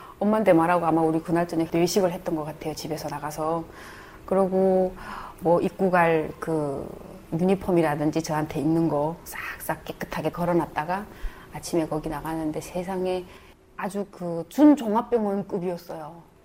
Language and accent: Korean; North Korea; now in South Korea; 내가 저쪽에 탈북민이라는 거를 감춰고